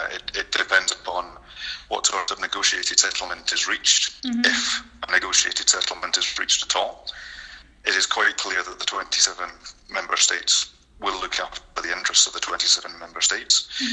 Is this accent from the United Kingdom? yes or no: yes; Glasgow, Scotland, United Kingdom; I'm Glaswegian, I'm Scottish, I'm British, I'm European.